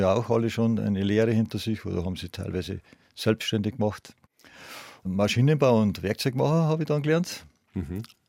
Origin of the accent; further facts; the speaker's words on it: Inzell, Bavaria, Germany; born there; Die ganze Familie ist ja von München nach Inzell gezogen, nach dem Krieg. Und ich bin aber schon in Inzell geboren, sogar zu Hause im Wohnzimmer.